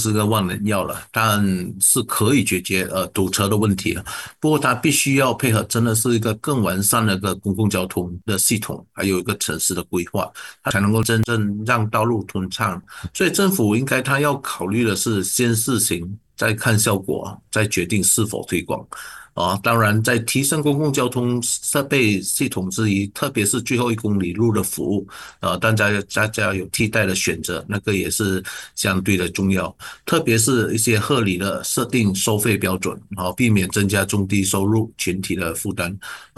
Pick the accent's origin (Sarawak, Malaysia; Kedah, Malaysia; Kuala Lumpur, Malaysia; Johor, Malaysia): Sarawak, Malaysia; Kuching; 很像我们古晋人也好他们都是喜欢那种便利的